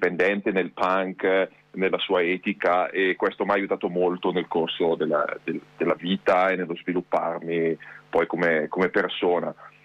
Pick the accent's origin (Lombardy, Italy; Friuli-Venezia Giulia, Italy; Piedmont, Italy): Lombardy, Italy; Bergamo; io sono di Bergamo, vivo a Bergamo